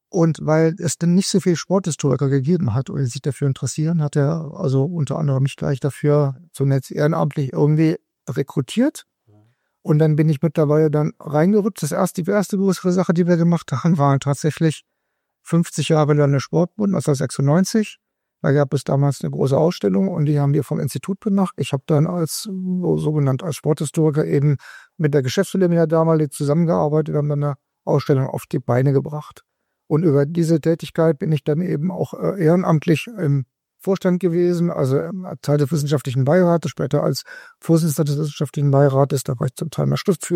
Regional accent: Kassel, Hesse, Germany; now in Göttingen, Germany; Also ich komme aus Kassel, habe in Göttingen studiert und arbeite in Hannover.

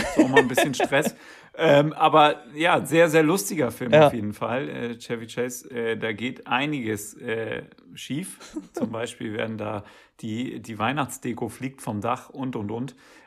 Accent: Brandenburg, Germany; Bei uns in Brandenburg, da gab es auch eher so die Märchenfraktion

